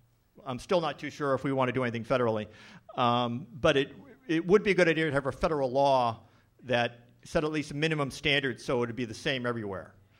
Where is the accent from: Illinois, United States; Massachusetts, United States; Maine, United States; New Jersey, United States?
Massachusetts, United States; And I grew up in Massachusetts, so they say if something's right down the road, they mean it's like 40 miles away.